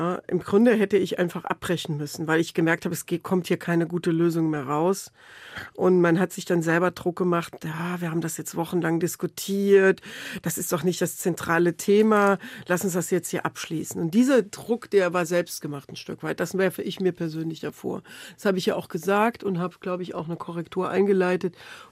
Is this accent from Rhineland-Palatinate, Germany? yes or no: yes; Rhineland-Palatinate, Germany; in Rheinland-Pfalz, wo ich herkomme